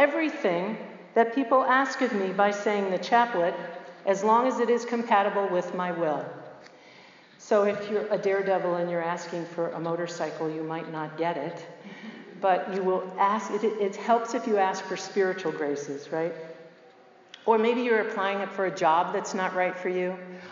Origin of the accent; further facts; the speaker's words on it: Florida, United States; has anybody been to Florida or from Florida? I'm from Florida.